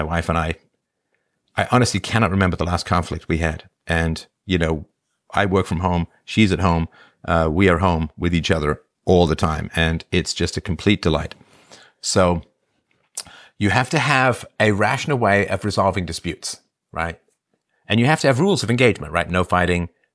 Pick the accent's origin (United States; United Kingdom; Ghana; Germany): United Kingdom; England; So I'm half Irish and half German, and I grew up in England.